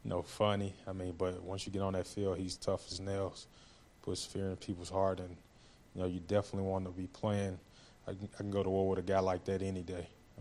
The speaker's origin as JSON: {"language": "English", "region": "Tennessee", "country": "United States", "said": "just happy to be back here in my home state and to be playing for the Titans"}